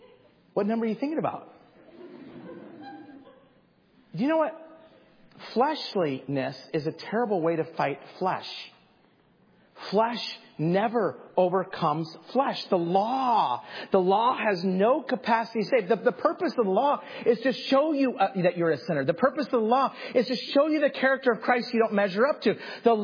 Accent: Twin Falls, Idaho, United States; Well, I grew up in Twin Falls, Idaho. We had a Volkswagen Bug. We'd drive to Boise, Idaho.

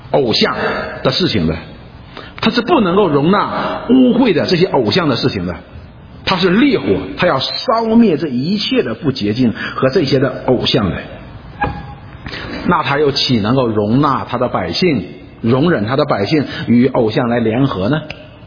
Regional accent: China; 你我们中国人喜欢看看热闹的

